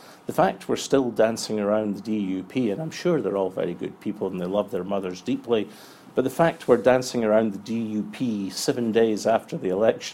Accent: Scotland, United Kingdom; accent: Scottish; you can tell by my accent that I'm a Scot

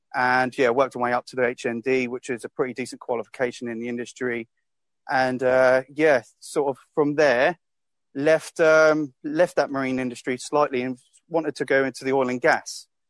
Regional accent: United Kingdom; Obviously, me being a British, probably about 24, 25 at the time, was like, hell yeah, I'm in.

